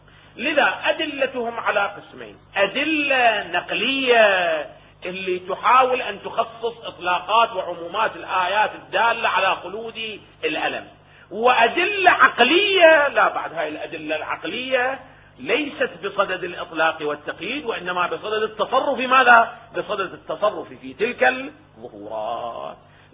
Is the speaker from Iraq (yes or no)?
yes; Iraq; الجرجير او الرشاد اللي عندنا في العراق